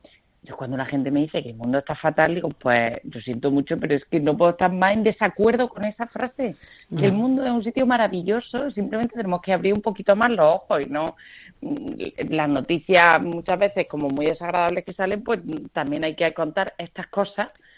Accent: Granada, Andalusia, Spain; Soy de Granada, pero decidí salir de Finisterre

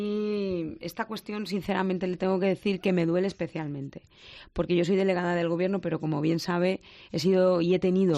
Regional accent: Valencian Community, Spain; desgraciadamente lo digo como valenciana

